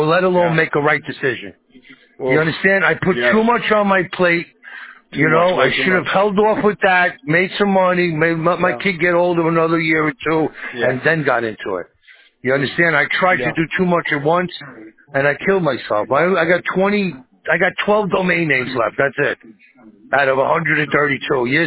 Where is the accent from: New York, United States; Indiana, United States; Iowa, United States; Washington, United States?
New York, United States; But I'm a fucking Capricorn, and I'm from New York, and I'm a survivor.